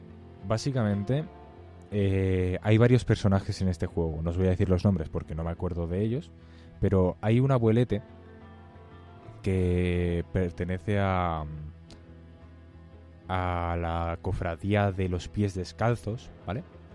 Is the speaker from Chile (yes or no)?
no; Spain; yo soy español, ¿vale? Pero ser español no significa ser tonto